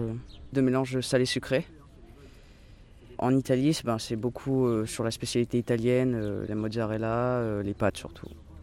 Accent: Saint-Imier, Auvergne-Rhône-Alpes, France; je viens de Saint-Imier, en Isère, je suis né là-bas.

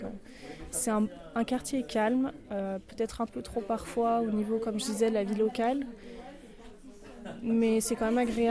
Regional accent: Chambéry, Auvergne-Rhône-Alpes, France; now in Grenoble, France; Je viens de Chambéry, donc Grenoble pour moi c'était un peu une grande ville.

